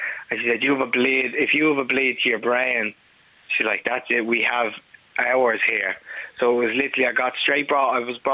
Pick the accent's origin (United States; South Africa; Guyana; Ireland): Ireland; Walkinstown, Leinster; I'm 24 and I'm from Walkinstown.